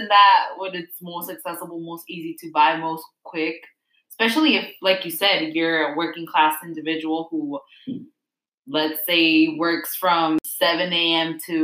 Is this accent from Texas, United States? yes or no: no; Watsonville, California, United States; or I come from Watsonville, California, and that's a very agricultural community. My parents work in the fields